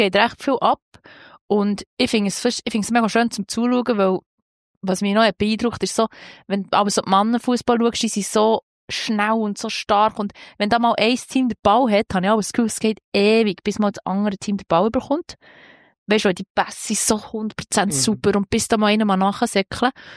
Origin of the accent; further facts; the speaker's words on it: Switzerland; bei uns in der Schweiz